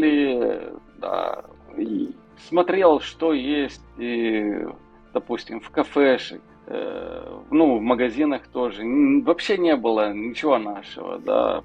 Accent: Moldova; now in Portugal; Ну, как любой молдаванин, конечно, да, с ранних лет мы дома делали вино много.

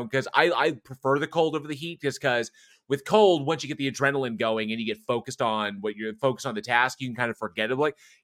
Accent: Texas, United States; I think it's because I was in Texas, because I grew up in Texas and, you know, football two-a-days in the heat.

